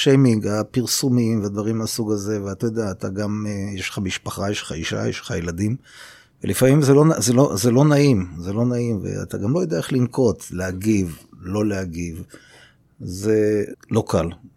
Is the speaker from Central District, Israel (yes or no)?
yes; Ra'anana, Central District, Israel; אז אני יליד רעננה, אני אגב ראש העיר הראשון שמכהן ונולד ברעננה … שהגיעו לפה ב-1948 עם שתי מזוודות ושני ילדים, ניצולי שואה.